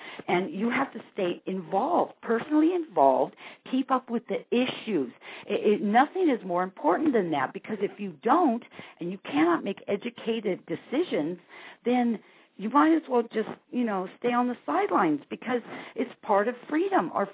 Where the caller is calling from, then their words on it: California, United States; I'm calling from Southern California.